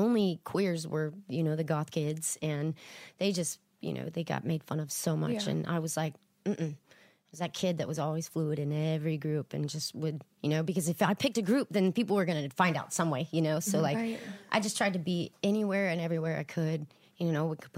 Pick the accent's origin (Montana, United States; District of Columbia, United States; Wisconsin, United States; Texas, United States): Texas, United States; born there; Obviously, you know, I said I was born in Texas and I was raised Southern Baptist.